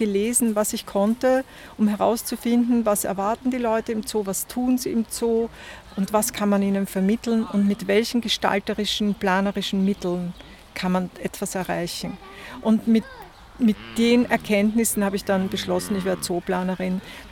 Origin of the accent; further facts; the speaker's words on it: Vienna, Austria; ich bin ja in Wien aufgewachsen